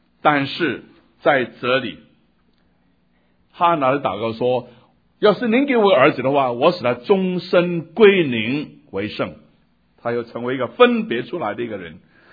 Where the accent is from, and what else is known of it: China; accent: Cantonese; first language Cantonese; Chinese is a second language